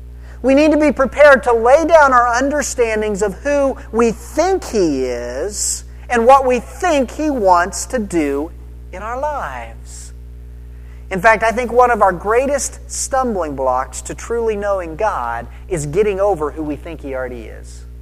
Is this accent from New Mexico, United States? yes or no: yes; New Mexico, United States; I mean, I grew up in New Mexico. I grew up with rocky, dusty mountains